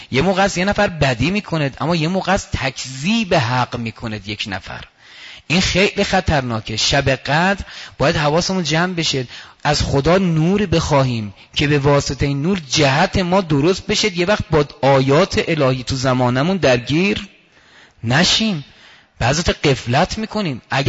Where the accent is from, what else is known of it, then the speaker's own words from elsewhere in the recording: Iran; گفتم نه من ایرانیم. بعد گفت که سنی؟ گفتم نه شیعم.